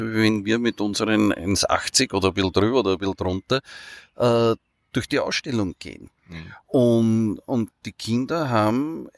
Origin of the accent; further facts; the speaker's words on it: Lower Austria, Austria; weil es für mich als Niederösterreicher und als Fotograf in der Stadt natürlich schon sehr spannend ist